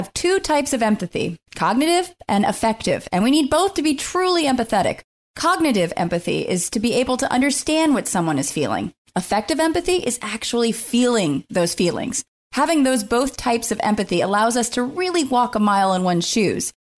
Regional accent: Scotland, United Kingdom; I'm a Scottish lady.

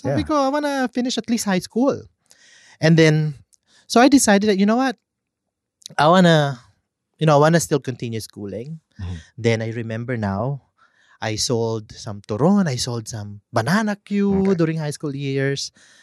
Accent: Muntinlupa, Metro Manila, Philippines; Muntinlupa City. So, Muntinlupa.

